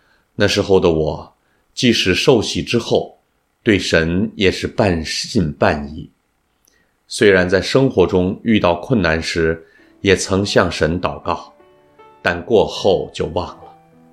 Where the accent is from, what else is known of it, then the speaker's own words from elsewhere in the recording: Shanxi, China; moved away as an adult; 我出生在中国山西农村，父母是农民，母亲在我两岁时离世，十岁时父亲也去世了。我在农村做过农活，放过羊，吃了很多苦。